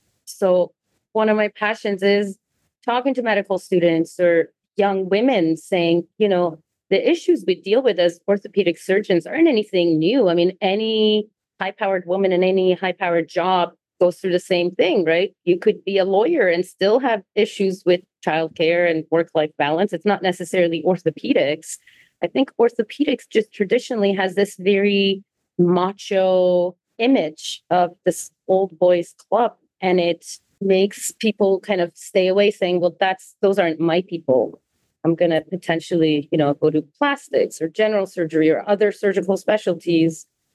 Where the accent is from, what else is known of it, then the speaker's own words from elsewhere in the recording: Iran; English is a second language; now in North America; I grew up in Iran, which is a very male-dominated society, right, where women don't necessarily have the same rights and freedoms. And I came to North America